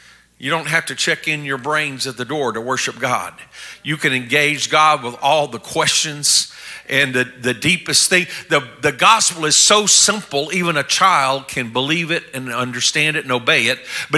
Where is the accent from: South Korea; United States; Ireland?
South Korea; I grew up in Korea, where my parents were missionaries many years ago.